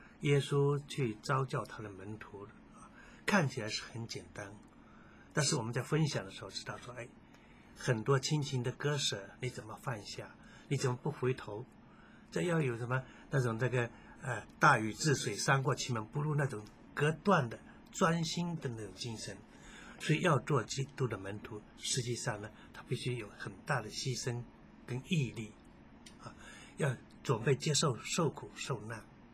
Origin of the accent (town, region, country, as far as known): China